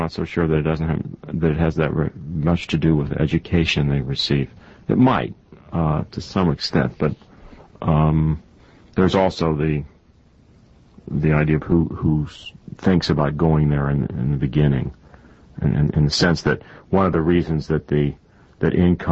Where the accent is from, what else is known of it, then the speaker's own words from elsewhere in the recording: Kansas City, Missouri, United States; I grew up in Kansas City, the heart of America, as we used to call it.